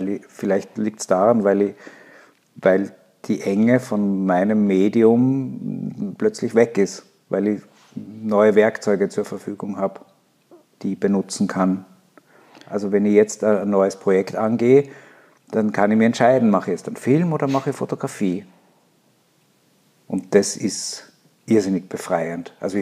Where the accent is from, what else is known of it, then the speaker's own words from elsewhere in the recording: Gmunden, Upper Austria, Austria; now in Vienna, Austria; Ich komme aus dem Salzkammergut, aus Gmunden. Und ich habe immer, glaube ich, schon gespürt, dass das nicht mein Zuhause ist.